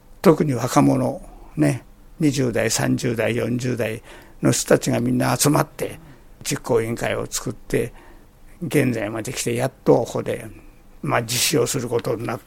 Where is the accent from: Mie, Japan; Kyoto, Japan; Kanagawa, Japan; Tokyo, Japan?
Kanagawa, Japan; Fujisawa; 私もだって、辻堂に生まれて辻堂に育ってますが、小学校5年までですよ、地元は。